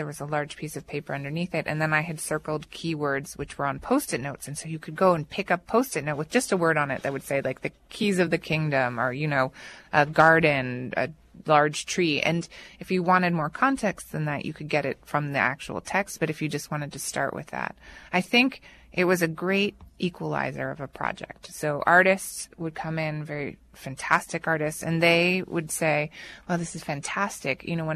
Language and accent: English; Mexico; I grew up in Mexico, so I'm familiar with this. I can speak Spanish, but I've never been to Guatemala.